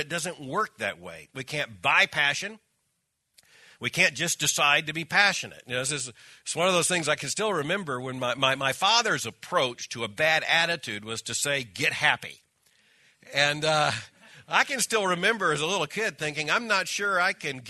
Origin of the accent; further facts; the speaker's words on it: Florida, United States; I grew up in South Florida.